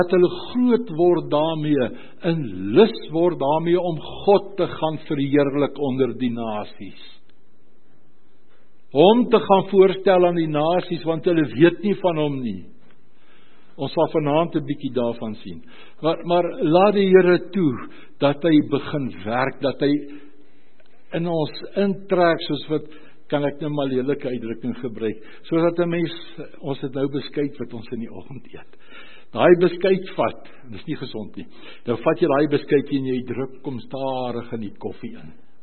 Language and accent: Afrikaans; Boksburg, Gauteng, South Africa; ek is uit Boksburg uit, ek en Marietjie toe Stellingveld toe.